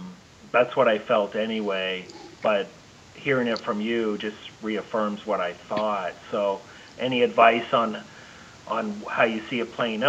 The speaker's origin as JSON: {"language": "English", "country": "Canada", "said": "She's Canadian. We're both Canadian."}